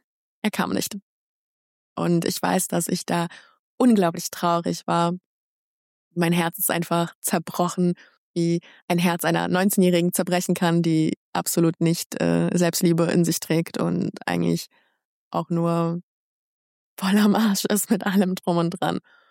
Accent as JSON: {"language": "German", "country": "Germany", "tie": "born or raised there", "said": "ich bin in Deutschland aufgewachsen"}